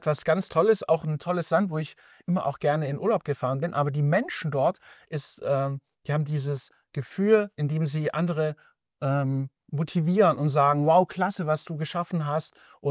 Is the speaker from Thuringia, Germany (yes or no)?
no; Baden-Württemberg, Germany; now in Nuremberg, Germany; Also ursprünglich bin ich in der Nähe von Stuttgart aufgewachsen. Ich habe dann meine Frau kennengelernt und sie hat dann in Nürnberg gewohnt und darum bin ich dann zu ihr